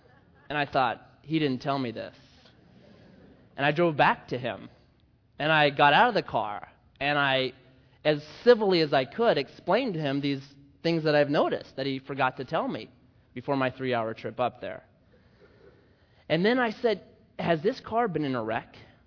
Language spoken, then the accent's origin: English; Grants Pass, Oregon, United States; I called up the guy. I said, I'm from Grants Pass, and I'm thinking about driving up there today